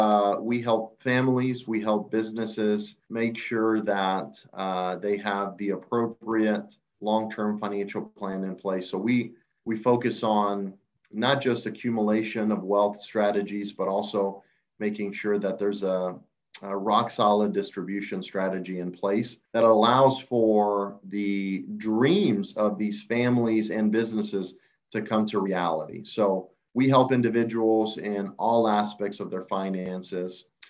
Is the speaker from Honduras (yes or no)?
yes; Honduras; so I grew up in Honduras in Central America